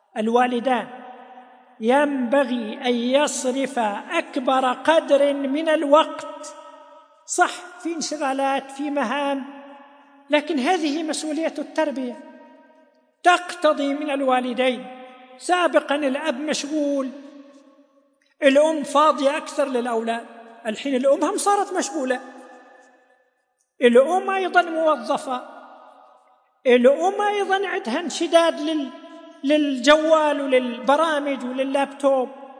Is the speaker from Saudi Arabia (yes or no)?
yes; Saudi Arabia; الحمد لله، بلادنا المملكة العربية السعودية أطلقت مبادرة رائدة